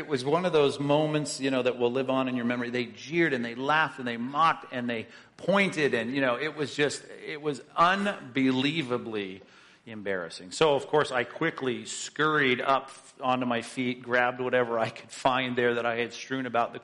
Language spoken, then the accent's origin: English; Long Beach, California, United States; I had normally, of course, as most kids growing up in Long Beach, I'd walk to school, ride my bike to school